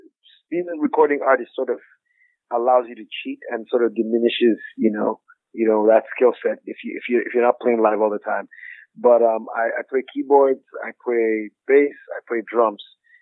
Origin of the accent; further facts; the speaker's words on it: Jos, Plateau, Nigeria; I'm from Nigeria, beautiful part of Nigeria called Jos, a city in sort of the middle part of Nigeria.